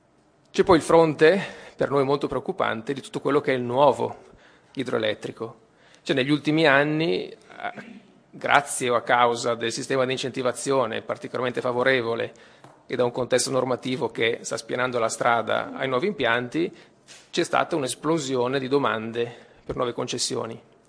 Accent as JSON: {"language": "Italian", "region": "Veneto", "country": "Italy", "said": "Io vengo dal Veneto"}